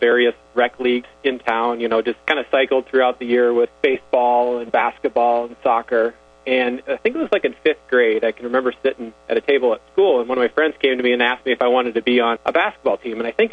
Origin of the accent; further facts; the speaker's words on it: Sioux Center, Iowa, United States; I mean, I grew up in Sioux Center, so I obviously knew Dort College very well.